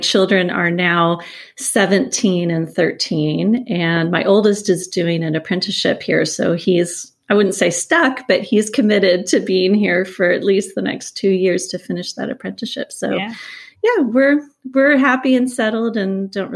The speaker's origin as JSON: {"language": "English", "region": "California", "country": "United States", "tie": "born or raised there", "also_born_or_lived": "San Francisco", "moved": "as an adult", "lives_now": "Switzerland", "said": "Sure. Yeah, I grew up in California and we were living in San Francisco and we thought it might be fun to live abroad."}